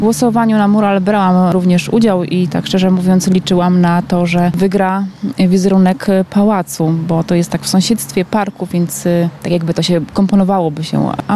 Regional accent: Biała Podlaska, Lublin Voivodeship, Poland; jestem z Białej Podlaskiej.

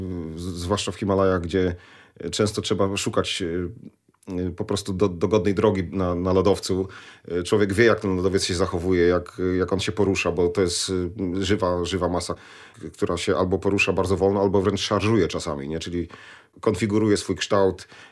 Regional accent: Poznań, Greater Poland Voivodeship, Poland; bo ja jestem z Poznania

